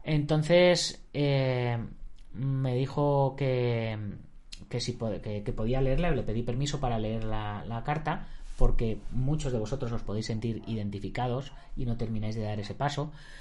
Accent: Barcelona, Catalonia, Spain; born there; now in Lleida, Spain; Pues nací en Barcelona, he vivido los últimos 14 años en Lleida

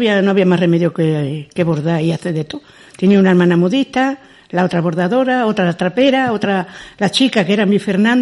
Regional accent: Villafranca, Spain; Nacida y criada en Villafranca.

